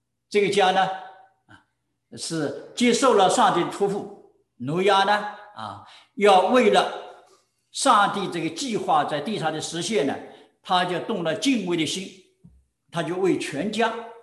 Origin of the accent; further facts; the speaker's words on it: Taiwan; 就是番石榴，就是我们台湾人叫芭乐吧。